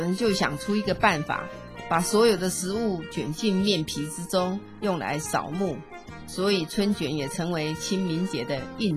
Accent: Taiwan; 我们台湾人

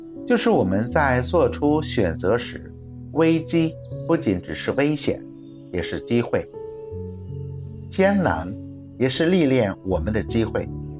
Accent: China; 认罪和悔改对每个人而言都是一个挑战，而对于我们中国人而言好像特别难。

